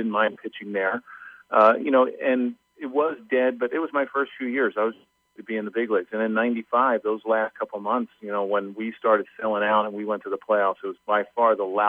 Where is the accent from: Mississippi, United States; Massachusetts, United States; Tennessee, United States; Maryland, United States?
Maryland, United States; Baltimore; I grew up in Baltimore, so I grew up on the East Coast.